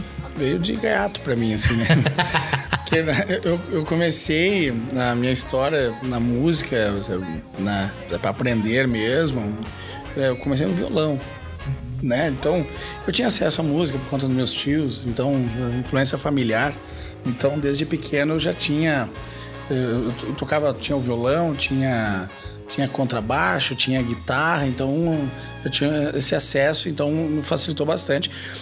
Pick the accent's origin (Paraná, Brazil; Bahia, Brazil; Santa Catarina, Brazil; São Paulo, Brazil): Santa Catarina, Brazil; São Joaquim; aos 13 anos, eu fiz conservatório de música em São Joaquim, Santa Catarina, minha cidade natal